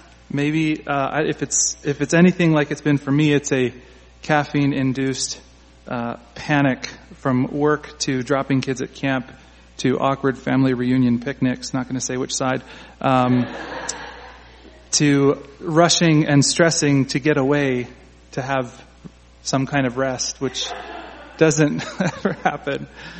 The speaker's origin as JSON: {"language": "English", "region": "Virginia", "country": "United States", "said": "I'm from Virginia, about 2 hours from Charlottesville"}